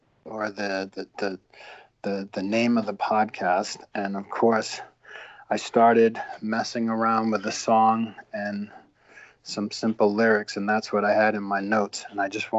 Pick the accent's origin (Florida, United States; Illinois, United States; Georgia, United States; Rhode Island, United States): Rhode Island, United States; Providence; the types of people that we grew up with in Providence and in Rhode Island and the mix of cultures, man.